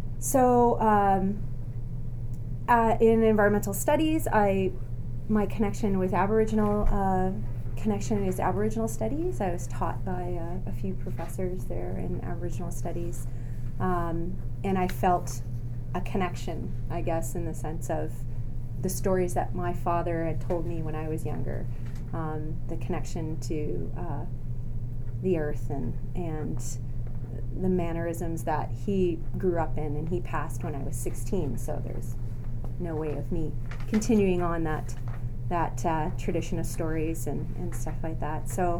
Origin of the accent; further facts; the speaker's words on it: Canada; I'm first generation Canadian. My background is Anglo-Indian, so my father was born in India, raised in India, and then came to Canada, met my mother in Canada.